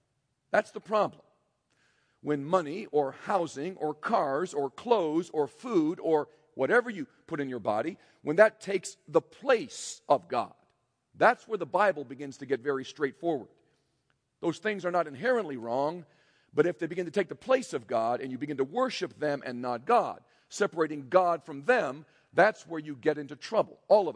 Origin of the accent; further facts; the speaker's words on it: United States; I'm just like you. I'm an American Christian.